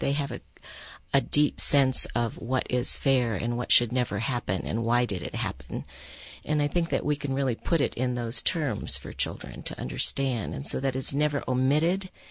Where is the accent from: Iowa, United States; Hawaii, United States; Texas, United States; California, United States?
Iowa, United States; Des Moines; I grew up in Des Moines, Iowa.